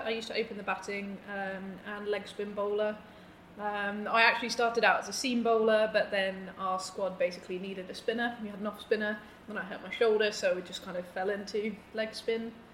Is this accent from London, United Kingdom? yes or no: no; Amersham, South East England, United Kingdom; also born or lived in High Wycombe / Brighton; now in Wales; So I was born in High Wycombe in Buckinghamshire, grew up in Amersham, same county. Went around a little bit for school, so I did my secondary schooling in Brighton and played for Sussex a bit there, and now I've wound up finding myself in Wales.